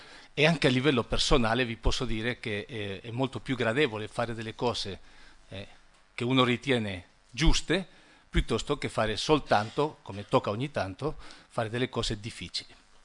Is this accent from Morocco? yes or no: no; Spain; Italian is a second language; io ci tengo a precisare che sono spagnolo